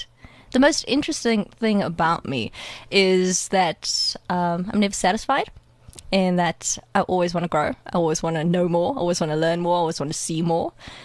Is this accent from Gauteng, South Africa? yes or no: yes; Johannesburg, Gauteng, South Africa; Grew up in the south of Joburg.